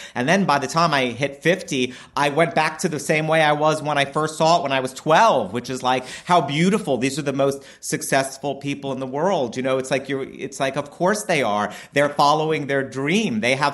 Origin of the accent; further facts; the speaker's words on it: New York City, New York, United States; I definitely think growing up in New York City, I mean, I was Queens. I didn't grow up in Manhattan. I didn't even know people lived in Manhattan until I was in, like, college.